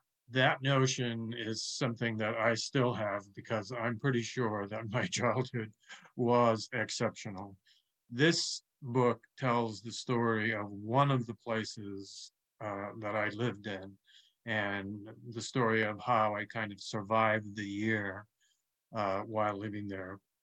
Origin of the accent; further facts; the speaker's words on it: Newfoundland and Labrador, Canada; we'd only drive a couple of miles in the same town that I grew up in Newfoundland.